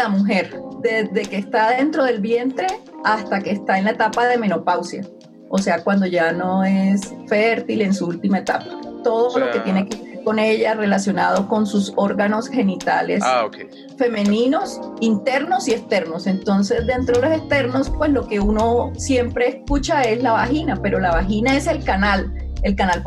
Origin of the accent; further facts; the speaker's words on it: Planeta Rica, Córdoba, Colombia; Yo soy de Planeta Rica, Córdoba.